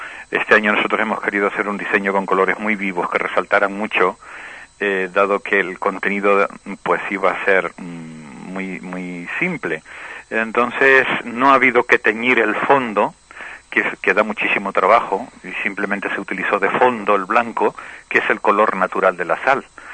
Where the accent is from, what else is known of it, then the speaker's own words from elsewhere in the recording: La Orotava, Canary Islands, Spain; yo soy hijo de un pueblo, soy hijo de la Orotava, hijo natural de... hijo de allí